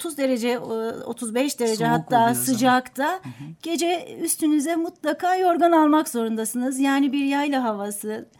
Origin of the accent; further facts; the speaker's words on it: Daday, Kastamonu, Turkey; now in Ankara, Turkey; 1968 Kastamonu Daday doğumluyum.